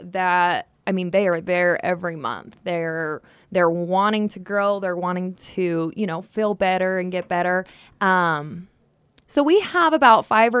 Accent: Carbon County, United States; I was raised in Carbon County.

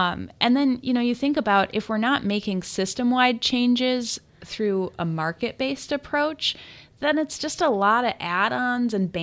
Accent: Chicago, Illinois, United States; now in Minnesota, United States; I'm from Chicago. That's the area code. 630-806-9909. But I have lived in Minnesota now for 10 years.

